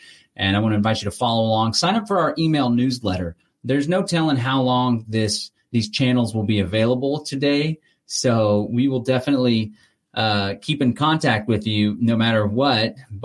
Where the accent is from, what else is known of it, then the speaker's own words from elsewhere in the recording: Austin, Texas, United States; He's from Austin. I'm from Austin.